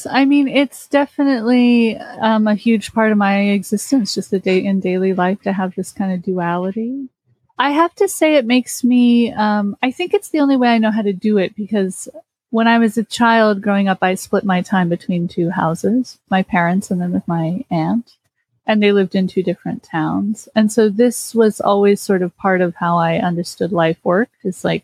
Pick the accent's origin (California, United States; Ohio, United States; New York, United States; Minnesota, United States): California, United States; Los Angeles; I'm born and raised in Los Angeles. I went to school in Los Angeles. My whole life was Los Angeles.